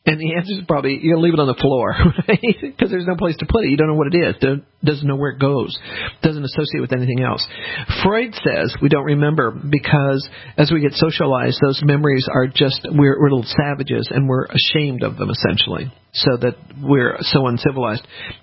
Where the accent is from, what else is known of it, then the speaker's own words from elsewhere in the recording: Denver, Colorado, United States; I grew up in Denver, which essentially has no humidity.